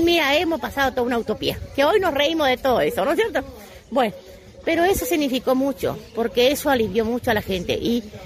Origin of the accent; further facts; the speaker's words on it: Colonia Unión, Corrientes, Argentina; yo soy de Colonia Unión realmente. Colonia Unión, somos municipio de Virasoro. Yo vivo a 20 kilómetros de Virasoro